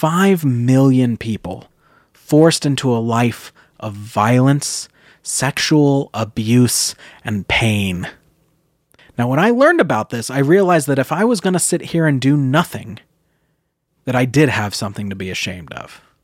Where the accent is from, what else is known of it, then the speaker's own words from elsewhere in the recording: Boise, Idaho, United States; I came across an amazing organization that's headquartered right here in my hometown of Boise, Idaho.